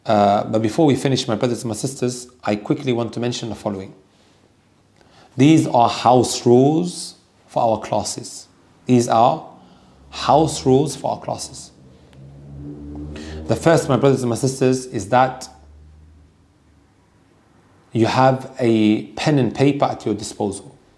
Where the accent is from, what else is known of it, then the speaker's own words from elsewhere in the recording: Netherlands; now in United Kingdom; I was not born in the UK, I was born in the Netherlands. I grew up watching Cartoon Network and Nickelodeon.